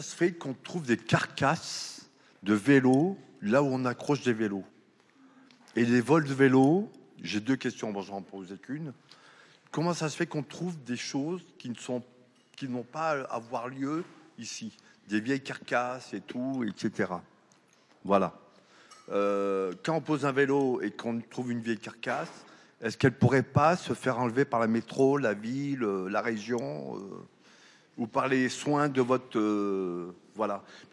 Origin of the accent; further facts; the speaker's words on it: Grenoble, Auvergne-Rhône-Alpes, France; Je peux vous admirer toute Grenoble, parce que je suis grenoblois